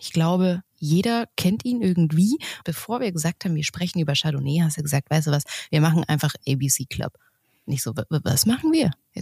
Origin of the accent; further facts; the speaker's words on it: Bavaria, Germany; in wunderschönen München, in meiner Heimat Bayern